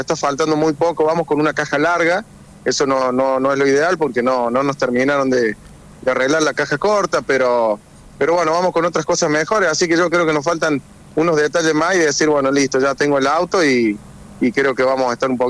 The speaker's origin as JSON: {"language": "Spanish", "town": "Alta Gracia", "region": "Córdoba", "country": "Argentina", "said": "Yo soy de Altagracia, ¿no?"}